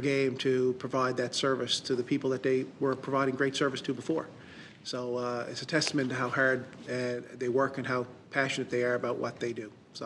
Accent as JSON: {"language": "English", "region": "Newfoundland and Labrador", "country": "Canada", "said": "I'm from the Avalon portion of the province"}